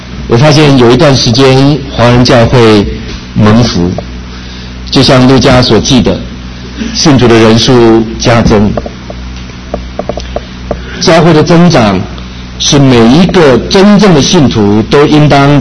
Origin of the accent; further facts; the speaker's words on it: China; 不是我们中国人所说的黑箱子作业